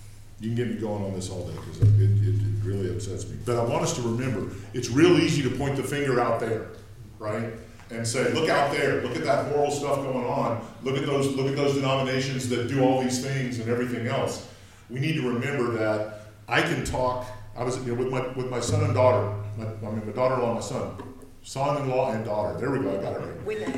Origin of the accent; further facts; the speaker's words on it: Texas, United States; I grew up in South Texas.